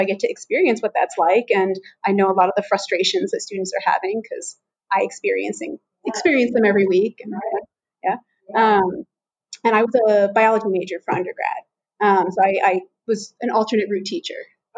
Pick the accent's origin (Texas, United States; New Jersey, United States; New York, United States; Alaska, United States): New Jersey, United States; Sure. Yeah. So I first, I grew up in New Jersey. I grew up in North Jersey.